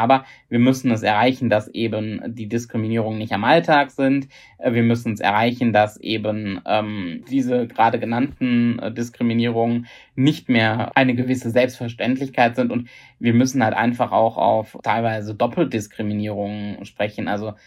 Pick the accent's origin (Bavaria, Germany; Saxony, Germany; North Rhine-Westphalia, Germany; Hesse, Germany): North Rhine-Westphalia, Germany; Essen; meine Heimatstadt Essen